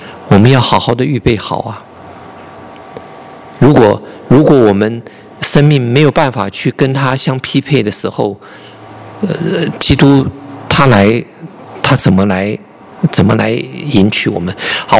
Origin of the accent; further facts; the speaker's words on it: China; 我们中国人就有体会了